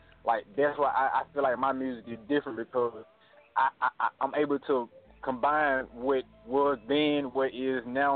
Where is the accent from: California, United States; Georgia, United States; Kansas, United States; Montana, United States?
Georgia, United States; Atlanta; Oh, you know, I'm from Atlanta, so, I mean, hats off